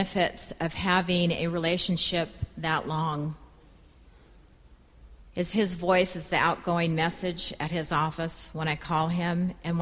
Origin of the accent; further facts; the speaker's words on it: San Bernardino, California, United States; I'm an Eskimo from San Bernardino, northern San Bernardino. It's a little cooler there. There are not a lot of Eskimos from San Bernardino.